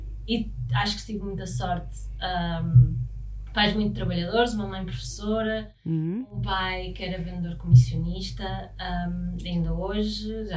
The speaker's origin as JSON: {"language": "Portuguese", "region": "Porto", "country": "Portugal", "tie": "born there", "said": "eu nasci no Porto e sou uma privilegiada, porque ainda hoje meus pais moram na Foz"}